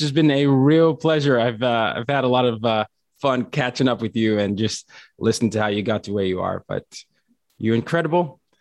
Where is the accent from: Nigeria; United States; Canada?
Nigeria; At least that was me as a Nigerian.